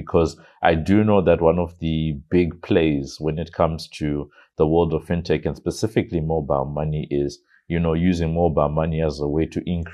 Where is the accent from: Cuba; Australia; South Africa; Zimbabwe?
Zimbabwe; I grew up in Zimbabwe and there's